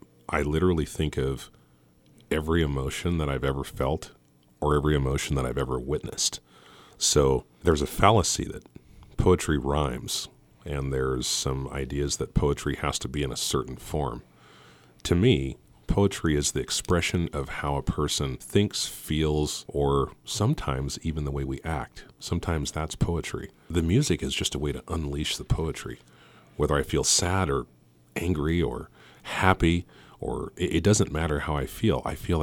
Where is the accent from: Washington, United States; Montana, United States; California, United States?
Montana, United States; Joliet; my parents moved to Joliet, Montana when I was a little kid, and so I grew up in Carbon County and still live there.